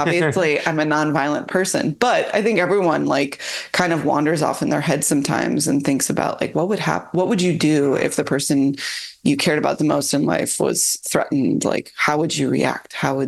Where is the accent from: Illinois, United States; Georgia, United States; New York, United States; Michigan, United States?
Illinois, United States; Chicago; Yeah, we grew up in Chicago.